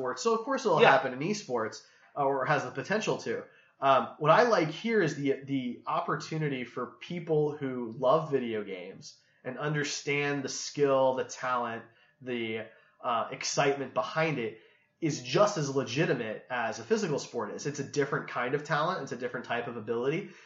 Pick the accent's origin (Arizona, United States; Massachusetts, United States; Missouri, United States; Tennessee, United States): Missouri, United States; Kansas City; We're from Kansas City.